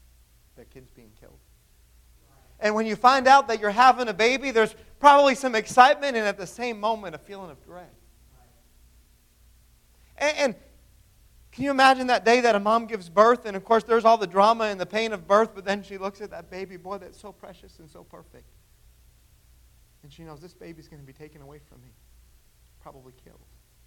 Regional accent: Pittsfield, Massachusetts, United States; born there; but I'm excited to be back really where I came from. I was born in Pittsfield, and I haven't been in Pittsfield in years.

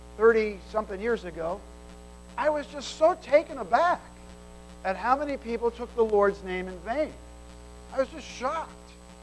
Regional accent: New Jersey, United States; moved away as an adult; when I moved here, where I grew up in New Jersey

